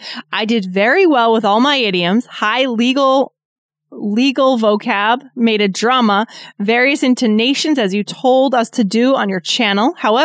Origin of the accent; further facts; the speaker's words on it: Indonesia; English is a second language; I'm from Indonesia.